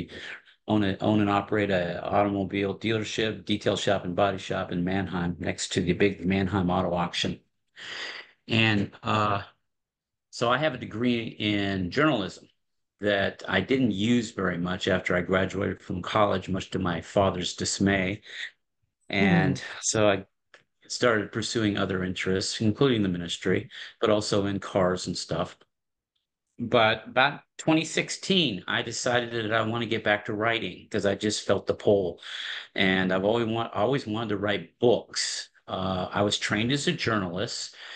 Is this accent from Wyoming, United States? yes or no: yes; Sheridan, Wyoming, United States; moved away as an adult; now in Lancaster, United States; Well, I live in Lancaster, Pennsylvania with my wife, Cheryl, and we've been here since 1996. I grew up in Sheridan, Wyoming, and I went to college, University of Wyoming.